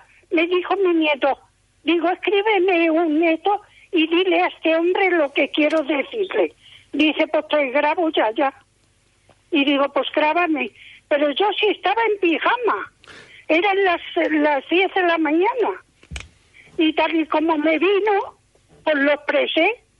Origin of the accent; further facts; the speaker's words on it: Jerte, Extremadura, Spain; now in Barcelona, Spain; Yo soy del Valle de Jerte.